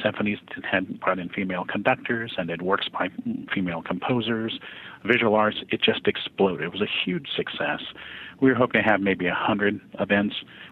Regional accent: North Carolina, United States; also born or lived in Richmond, Virginia; When I was in Richmond, Virginia, where I lived for 8 years prior to relocating back to my home state of North Carolina

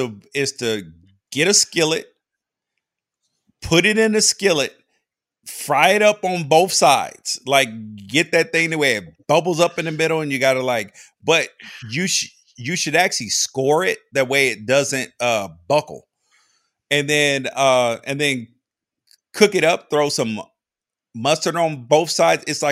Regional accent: Memphis, Tennessee, United States; Like that, because I grew up in Memphis.

